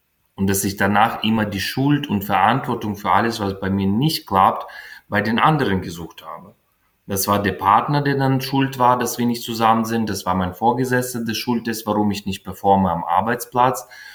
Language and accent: German; Ukraine; also born or lived in Soviet Union; ich bin in der Sowjetunion geboren, Anfang der 80er Jahre. Als ich 10 Jahre alt war, dann dürfte ich bereits eine neue Identität erleben. Ja, ich bin dann von einem sowjetischen Kommunistenkind bin ich zu einem unabhängigen ukrainischen Bürger geworden